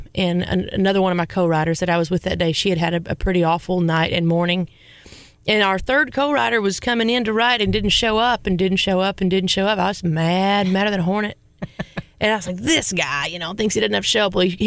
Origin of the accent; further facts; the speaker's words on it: Mammoth Spring, Arkansas, United States; I'm from the Ozark Mountains. I'm from Arkansas.